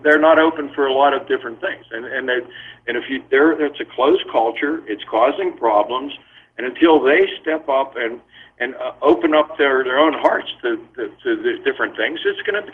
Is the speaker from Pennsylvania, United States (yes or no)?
yes; Pittsburgh, Pennsylvania, United States; now in Ocala, United States; Well, I grew up in Pittsburgh, of course. I'm a Steeler fan.